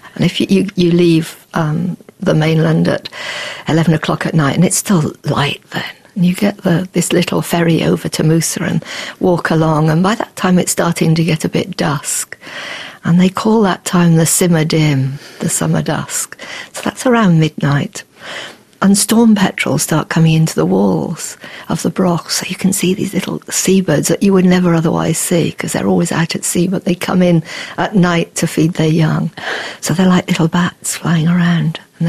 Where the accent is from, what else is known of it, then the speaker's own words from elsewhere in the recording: South West England, United Kingdom; And I came from the West Country, from rural England